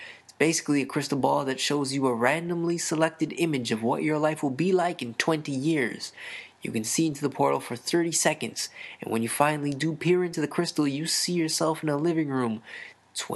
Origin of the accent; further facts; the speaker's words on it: Canada; full disclosure, I am a Canadian